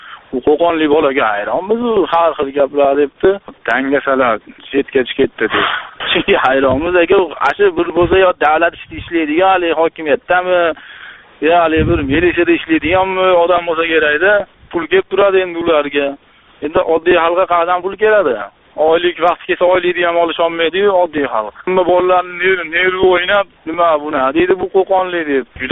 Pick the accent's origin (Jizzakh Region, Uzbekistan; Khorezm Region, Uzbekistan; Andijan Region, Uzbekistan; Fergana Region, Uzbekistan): Andijan Region, Uzbekistan; Andijan; now in South Korea; Aka, o'zim hozir Koreyadaman aka. Koreyadaman, o'zim Andijonlikman.